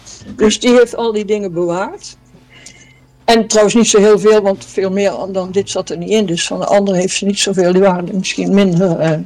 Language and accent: Dutch; Oeffelt, North Brabant, Netherlands; born there; ik ben geboren in Oefeld. Dat is ook een klein dorp in die buurt.